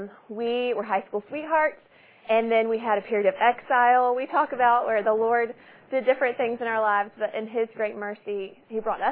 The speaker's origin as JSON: {"language": "English", "town": "Birmingham", "region": "Alabama", "country": "United States", "tie": "born or raised there", "also_born_or_lived": "Florida", "said": "I grew up here in Birmingham. Spent a little stint in Florida, our family did, and we moved back"}